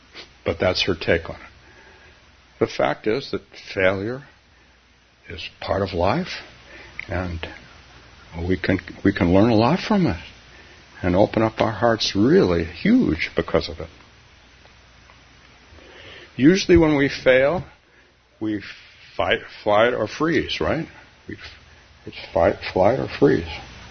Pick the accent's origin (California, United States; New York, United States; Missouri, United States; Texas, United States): California, United States; Palo Alto; Palo Alto, my hometown in California.